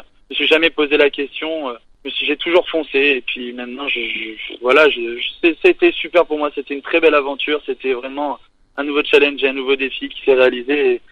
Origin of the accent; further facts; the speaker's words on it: Nouvelle-Aquitaine, France; ça fait tout drôle quand on vient d'ici, le point de Charente Maritime